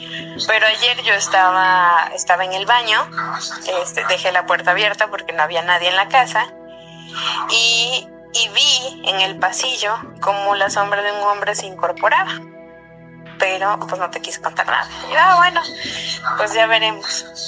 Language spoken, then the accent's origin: Spanish; Xalapa, Veracruz, Mexico; en la universidad, estuve haciendo una especialización en Veracruz, en la ciudad del puerto de Veracruz. Yo soy de Jalapa.